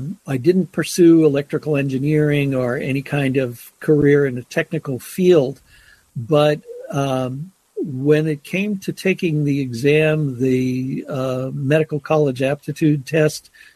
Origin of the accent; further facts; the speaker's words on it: Akron, Ohio, United States; Hometown was Akron, Ohio. I grew up in Akron, went to school there, finished high school there